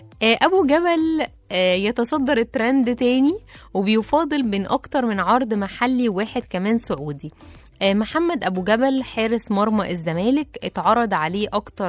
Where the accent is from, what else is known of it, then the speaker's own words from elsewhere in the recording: Egypt; يعني احنا كمصريين طبعا سبنا الفرح وفرحة العروسين